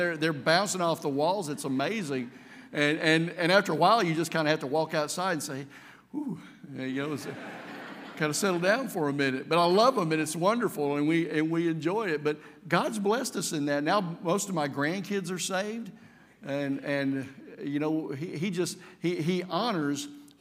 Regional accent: Arkansas, United States; I lived on an old farm in Cabot, Arkansas. I was born and raised in Arkansas.

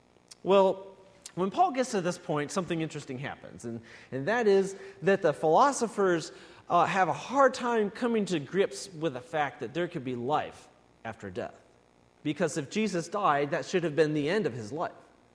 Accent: Iowa, United States; okay, now I grew up in Iowa, remember

